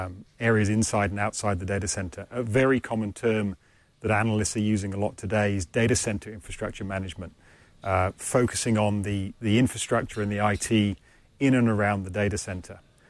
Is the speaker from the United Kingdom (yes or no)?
yes; United Kingdom; now in San Luis Obispo, United States; I actually live in San Luis Obispo, which is about 3 hours down the coast, but obviously not from around here originally, from the UK.